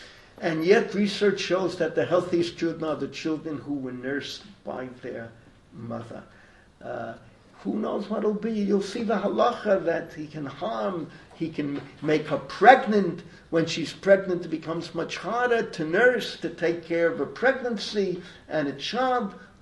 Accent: Bronx, New York, United States; You know my description in Washington of what it was like growing up in the Bronx.

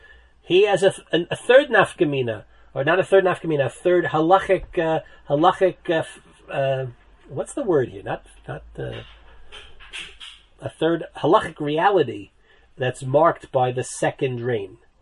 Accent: New Jersey, United States; at least where I grew up in New Jersey, the lawn, the front lawn, went out to the street.

